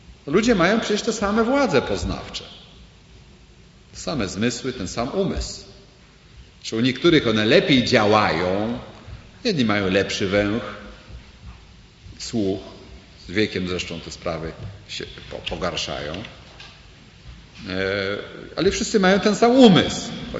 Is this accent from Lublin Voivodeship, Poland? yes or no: yes; Lublin, Lublin Voivodeship, Poland; kiedy mówiłem, że pochodzę z Polski